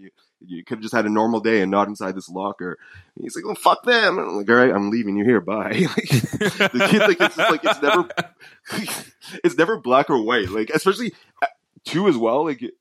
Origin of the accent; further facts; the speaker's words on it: United States; I'll say we because I'm American, we have more guns out there than anyone else